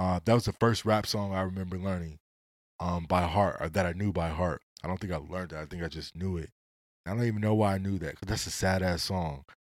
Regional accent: West Coast, United States; Just like you say … ain't West Coast. I'm from the West Coast.

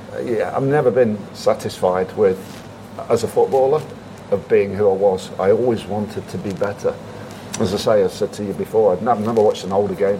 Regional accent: United Kingdom; I would look at a European striker based on the fact that I'm a British striker and think, God, he's lazy, right?

